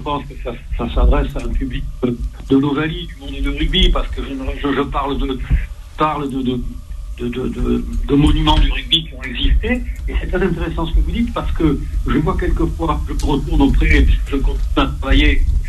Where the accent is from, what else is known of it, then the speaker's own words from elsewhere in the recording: Nouvelle-Aquitaine, France; Et moi, bien je viens d'une région de Bordeaux